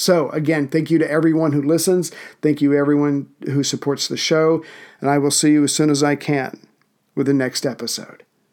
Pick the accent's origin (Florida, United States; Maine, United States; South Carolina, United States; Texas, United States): South Carolina, United States; Sorry about that, my home state.